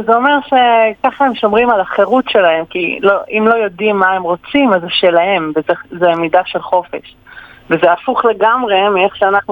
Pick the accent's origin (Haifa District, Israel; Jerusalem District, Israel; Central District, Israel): Haifa District, Israel; Haifa; בסוף חוזרים לשורש, אני מחיפה במקור, חיפה מעדדת לי את איסאווירה